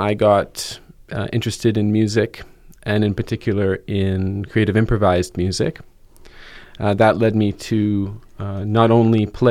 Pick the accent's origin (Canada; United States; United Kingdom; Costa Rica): Canada; Montreal, Quebec; booked several Montreal artists and groups because they're great and because I get to hear them in my hometown, and I can vouch for that.